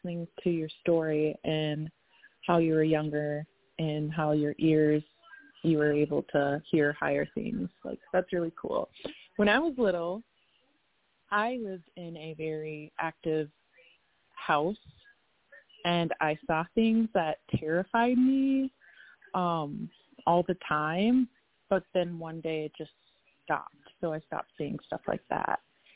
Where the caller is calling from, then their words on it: Minnesota, United States; Yeah, so I'm calling from Minnesota